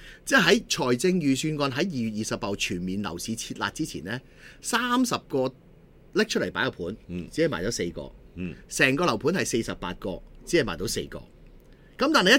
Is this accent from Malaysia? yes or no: no; Hong Kong; 除咗我哋香港人買樓之外咧